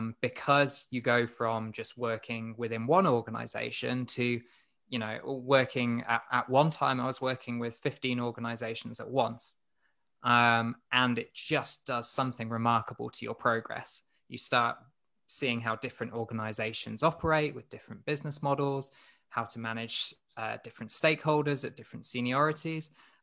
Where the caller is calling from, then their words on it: West Midlands, United Kingdom; As you've probably heard from my accent, it's not the US. I'm slap bang in the middle of the UK, a gorgeous place called Staffordshire.